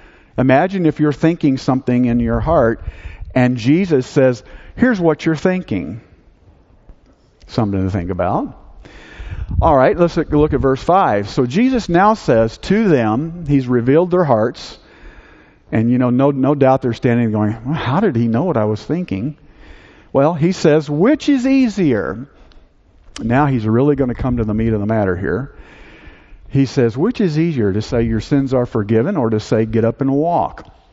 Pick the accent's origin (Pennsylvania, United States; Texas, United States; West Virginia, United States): Texas, United States; And, you know, I love being a Texan. There are just some things about being a Texan that just make it better than anything else. We have all these wonderful sayings in Texas.